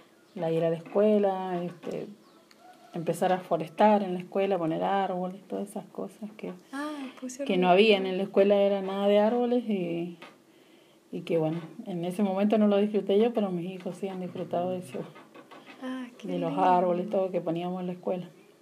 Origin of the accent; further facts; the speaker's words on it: Asunción, Paraguay; Sí, nací acá en Asunción. Mis padres nacieron, mis abuelos, todos. Llevamos varias generaciones acá en Asunción.